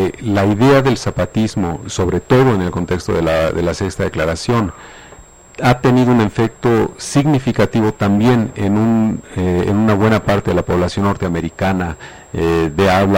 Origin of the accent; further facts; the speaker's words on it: Mexico City, Mexico; now in California, United States; yo soy del Distrito Federal, aunque vivo ahora allá en California.